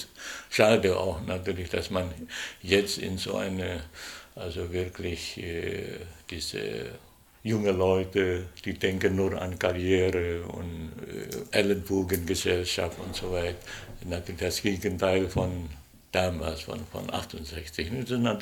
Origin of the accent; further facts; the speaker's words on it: Indonesia; moved away as an adult; Ich wurde in Indonesien geboren, ich habe meine Kindheit dort erlebt, das ist ja eine entscheidende Phase, bis ich erwachsen war.